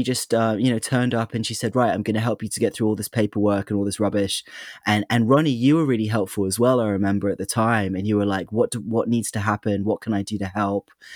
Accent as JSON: {"language": "English", "region": "London", "country": "United Kingdom", "tie": "born there", "said": "I'm not from Brighton. I was born in London, and I used to come over to Brighton when I was a teenager"}